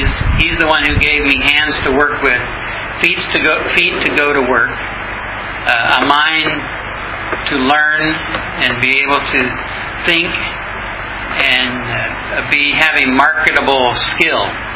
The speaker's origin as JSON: {"language": "English", "town": "Oklahoma City", "region": "Oklahoma", "country": "United States", "said": "Again, I'm from Oklahoma City, a lay elder and a retired engineer."}